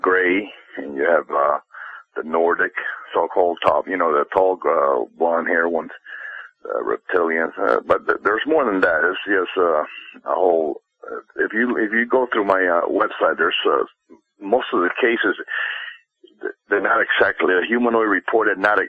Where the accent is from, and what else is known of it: Cuba; born or raised there; now in United States